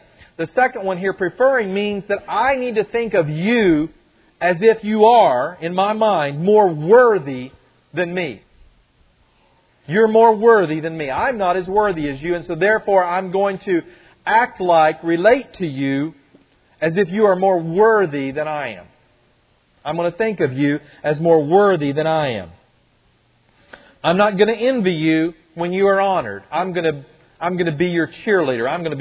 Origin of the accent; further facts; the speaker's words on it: Kentucky, United States; So I'm from Kentucky. Anybody here from Kentucky?